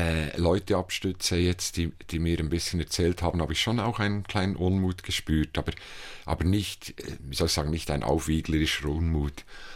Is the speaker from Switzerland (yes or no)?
yes; Switzerland; was für mich als Schweizer ein bisschen ungewohnt war